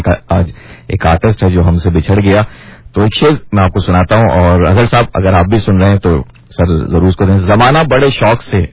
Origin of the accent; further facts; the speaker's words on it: Pakistan; born there; میرے باپ جو پاکستان میں پیدا ہوا, میں پاکستان میں پیدا ہوا, میرے بچے جو ہیں وہ بھی پاکستان میں پیدا ہوئے